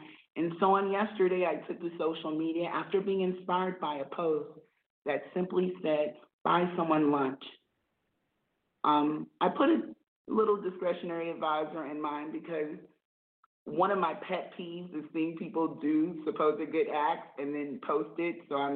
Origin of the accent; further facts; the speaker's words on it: South Carolina, United States; I'm from South Carolina, and growing up, we could not do anything without first asking the elders for permission to speak.